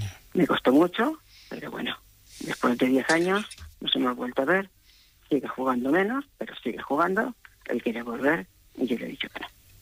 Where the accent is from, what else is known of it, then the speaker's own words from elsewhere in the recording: El Campello, Valencian Community, Spain; Yo soy de Campello.